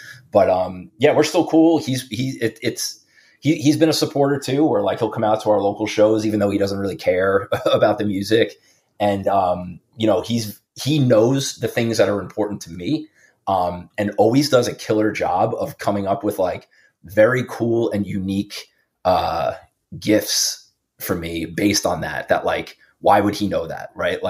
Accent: Bay Shore, New York, United States; I'm pretty sure all of us are born and raised on Long Island. Okay. Yeah. I was born in Bayshore, New York, in Suffolk County. Lived there until about sixth grade.

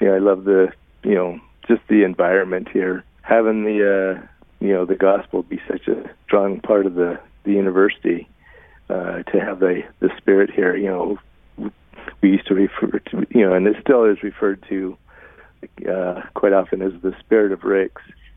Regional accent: Bremerton, Washington, United States; I grew up in Bremerton, Washington, for one of eight kids

